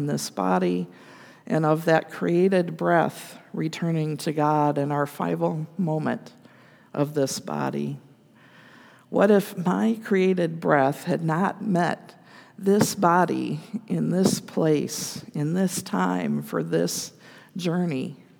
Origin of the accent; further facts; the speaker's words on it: Battle Creek, Michigan, United States; born there; I was born on August 15th, 1959, in Battle Creek, Michigan, to … A white, middle-class family in a mid-sized town in a time of American prosperity.